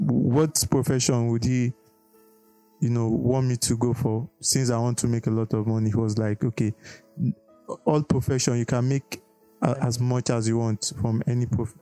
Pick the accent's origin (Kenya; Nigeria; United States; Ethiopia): Nigeria; Kogi; I'm from Kogi State.